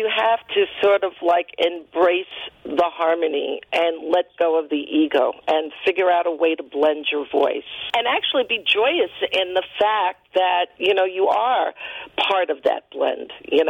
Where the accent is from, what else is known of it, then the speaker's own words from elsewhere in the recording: Bronx, New York, United States; I grew up in the Bronx in like a neighborhood that was, you know, pretty much integrated and but pretty much concrete.